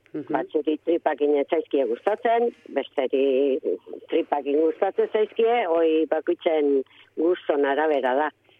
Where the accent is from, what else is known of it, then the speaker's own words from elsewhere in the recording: Amezketa, Basque Country, Spain; Ba, ni Amezketan jaio nintzen, eta han egite ginu zen Mondejuk, etxen